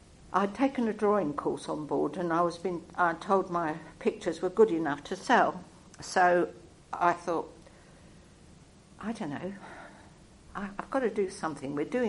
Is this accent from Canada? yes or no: no; United Kingdom; I'm a woman. I'm British. I'm old. And I'm white.